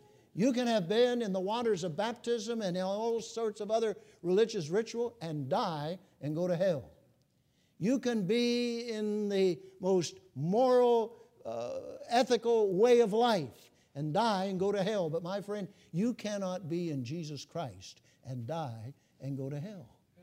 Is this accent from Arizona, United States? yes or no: yes; Arizona, United States; Listen, I grew up in Arizona, just 16 miles from one of the Mormon tabernacles, temples.